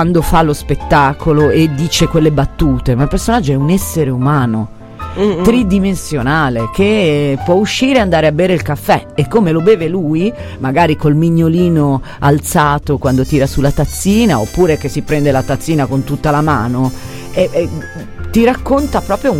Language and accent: Italian; Cologno Monzese, Lombardy, Italy; born there; Io sono nata a Cologno Monzese e sono vissuta in questa famiglia.